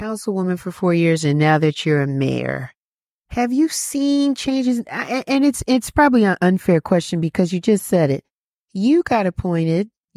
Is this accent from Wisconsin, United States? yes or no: no; New York, United States; now in Atlanta, United States; I'm not from Atlanta. I'm from New York. But I've been here since 89.